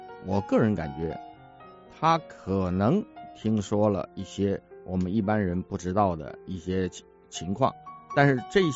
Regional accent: Taiwan; 因为我是来自于台湾，我知道台湾的选举

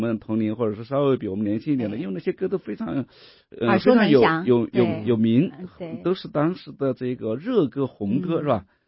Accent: Hubei, China; born there; now in Shanghai, China; 从这个出生来讲，我是湖北人，然后在上海也生活了20年，其实就在上戏工作了20年。

